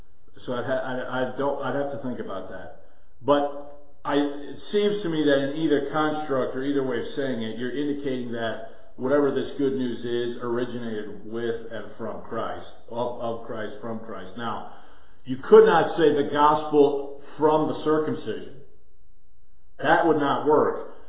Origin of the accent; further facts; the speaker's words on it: Chicago, Illinois, United States; So I'm from Chicago, but I'm not currently of Chicago.